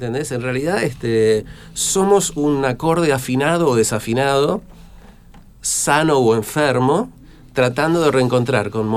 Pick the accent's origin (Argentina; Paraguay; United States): Argentina; Bahía Blanca, Buenos Aires Province; now in Neuquén, Argentina; yo no soy originalmente de acá, nací en otra ciudad, pero me curé, o sea, porque soy de Bahía Blanca, pero me curé, ya no soy más bahiense.